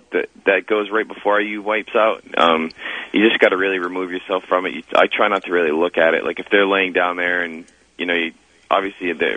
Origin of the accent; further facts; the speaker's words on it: Providence, Rhode Island, United States; I'm from Rhode Island originally, and from Providence, and you know, that's where my family is and my wife's family is